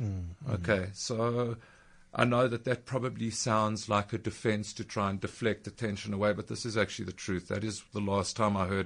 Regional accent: Johannesburg, Gauteng, South Africa; I grew up in Norwood, which by whatever standards in those days was supposedly liberal white South Africa.

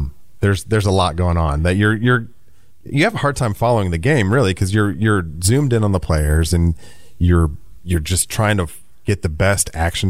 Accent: Indiana, United States; Well, I grew up in Indiana. Really rich basketball history.

